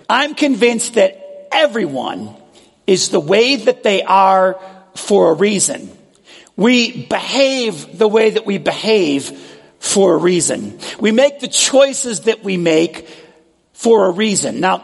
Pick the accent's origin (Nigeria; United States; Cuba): United States; Buffalo, New York; Grew up in a suburb of Buffalo in western New York. My dad was an auto executive. I grew up in the Roman Catholic Church.